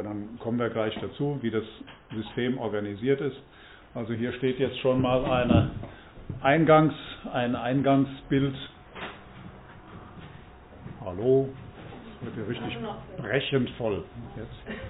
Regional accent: Wiesbaden, Hesse, Germany; bin aus Wiesbaden, Rhein-Main-Gebiet

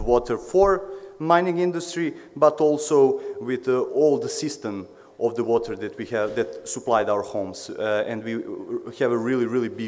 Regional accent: Serbia; English is a second language; I'm from Serbia

